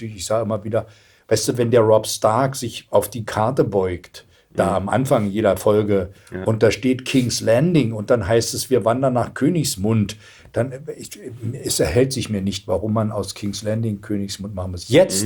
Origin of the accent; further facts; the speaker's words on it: Berlin, Germany; Aus Berlin. Ach, das hört man aber gar nicht. Naja, sage ich, naja, das muss man ja auch nicht hören. Wir haben zu Hause, in meinem Elternhaus wurde in Hochdeutsch gesprochen.